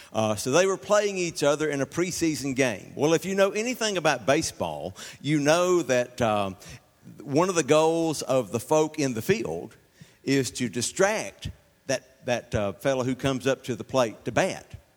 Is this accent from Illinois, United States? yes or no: no; Mobile, Alabama, United States; I'm from Mobile. Most of y'all know that.